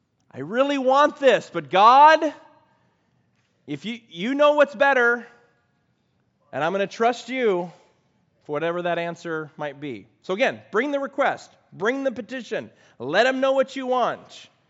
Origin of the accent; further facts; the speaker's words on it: California, United States; I was a pastor, I was from California, we were down on a mission trip